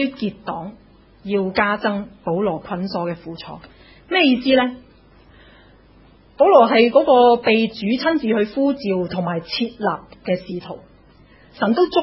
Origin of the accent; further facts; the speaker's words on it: China; 我们中国人呢会讲同床异梦，大家都听过。